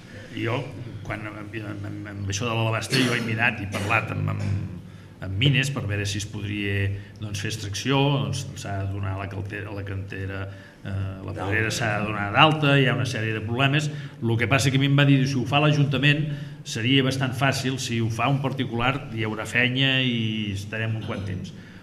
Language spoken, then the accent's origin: Catalan; Sarral, Catalonia, Spain; també em sento orgullós de que sigui del meu poble.